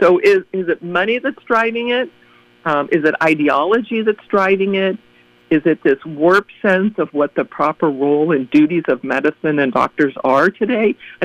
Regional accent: California, United States; It actually started a little before that, again, because I am from California

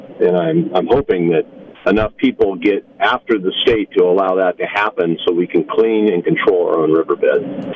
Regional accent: Paso Robles, California, United States; I'm born and raised in Paso Robles, which makes me a dinosaur.

